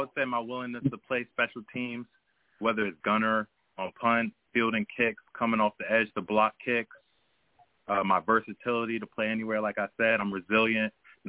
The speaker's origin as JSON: {"language": "English", "town": "Hillsborough", "region": "New Jersey", "country": "United States", "said": "And would later on play for Hillsborough High School. I'm from Hillsborough, New Jersey."}